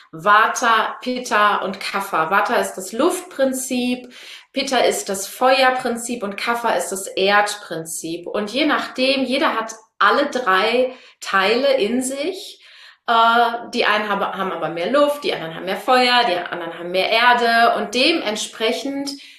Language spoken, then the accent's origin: German; North Rhine-Westphalia, Germany; Ich komme aus dem Münsterland.